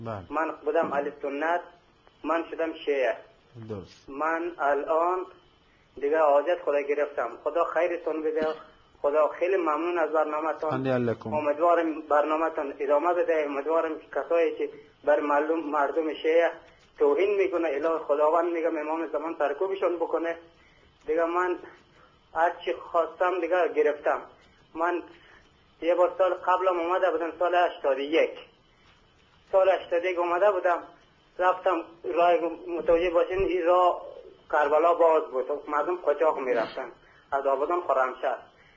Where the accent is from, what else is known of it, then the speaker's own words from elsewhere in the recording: Afghanistan; now in Iran; من اطوای خارجی ام. من از افغانستان هستم. من پدر مادرم اونجا کلن فوت کرده بود دیگه، بعدش کلن من آمدم، دو سال میشه آمدم ایران.